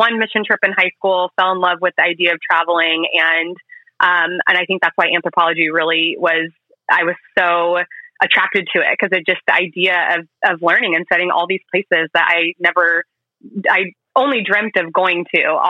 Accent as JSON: {"language": "English", "town": "Bakersfield", "region": "California", "country": "United States", "tie": "born or raised there", "also_born_or_lived": "Morton, Illinois", "lives_now": "Costa Mesa, United States", "said": "I grew up in Illinois in a little town called Morton and lived there till I was seven. Then moved to Northern California for a few years and then settled in Bakersfield for junior high and high school."}